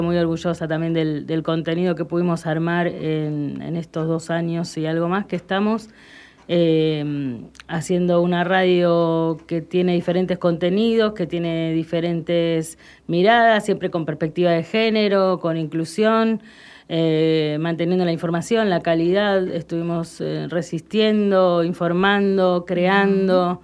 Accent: Santa Fe, Argentina; born there; now in Wilde, Argentina; nací en Santa Fe, pero vivo en Wilde.

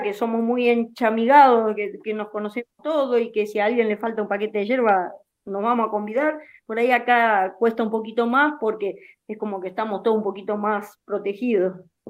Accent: Saladas, Corrientes, Argentina; mi pueblo, donde nació el sargento Cabral. Yo soy correntina.

